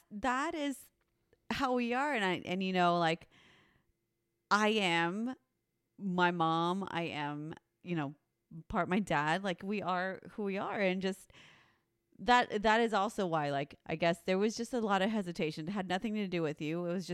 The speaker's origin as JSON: {"language": "English", "region": "Texas", "country": "United States", "said": "we, you're Jewish, I'm Mexican. You come from New York, I'm from Texas."}